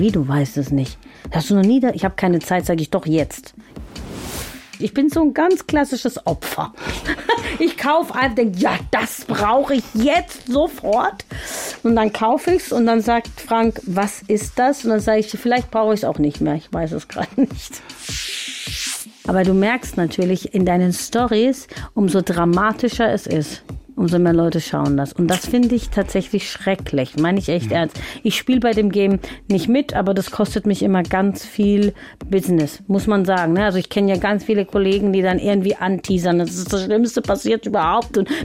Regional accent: Offenburg, Baden-Württemberg, Germany; Und ich bin in Deutschland geboren. In Offenburg im Josefskrankenhaus. Also so richtig ursprünglich, richtig, richtig offenburgerisch. Und da auch geboren und da aufgewachsen.

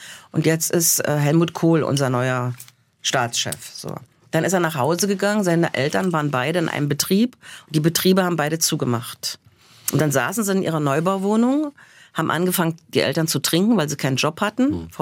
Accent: Saxony-Anhalt, Germany; ich komme aus Sachsen-Anhalt

